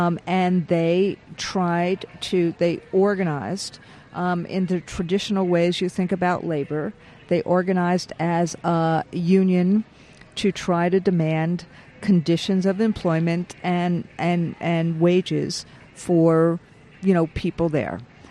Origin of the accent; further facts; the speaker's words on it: New York, United States; a state like my home state of New York